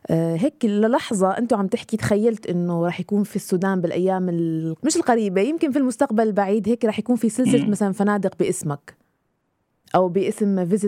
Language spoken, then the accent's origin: Arabic; Syria; خليني أكون صريحة معك، أنا سورية، لما بدي أنزل زيارة على سوريا